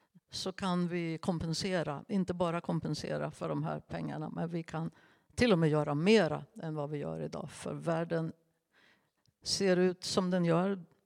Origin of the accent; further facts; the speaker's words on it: Nyköping, Södermanland, Sweden; När jag var 13 år så satt jag i ett möte som det här i Nyköping där jag kommer ifrån.